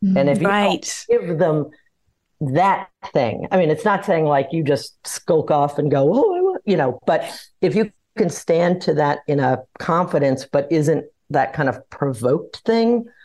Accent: New Orleans, Louisiana, United States; I do credit that I grew up in New Orleans for the fact

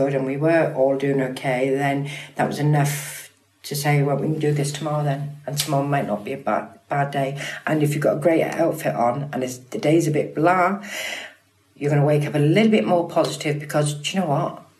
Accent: Pontypridd, Wales, United Kingdom; from Pontydewi, who just happens to love clothes. And I will always be … from Ponty, who happens to love clothes.

